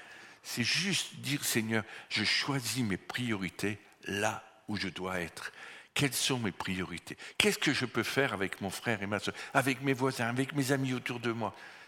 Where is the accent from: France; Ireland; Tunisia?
France; Vous connaissez, je suis français